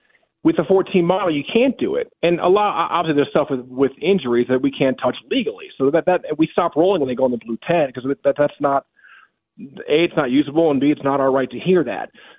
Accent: Reston, Virginia, United States; I'm born and raised in Reston. I'm a Southlakes High School graduate.

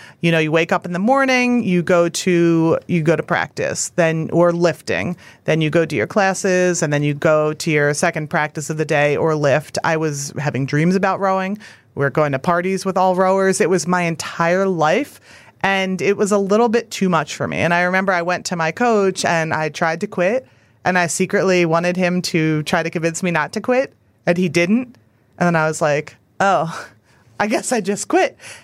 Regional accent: Philadelphia, Pennsylvania, United States; which was something that was important to me growing up in Philadelphia, going to Central, which is a very diverse school.

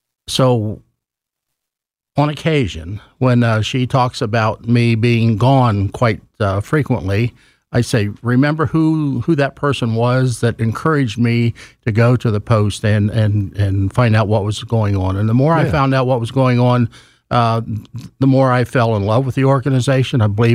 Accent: Ohio, United States; I lived in, I'm from Ohio, and I live in a little community called Delphus. It's near where they build the Abrams tank.

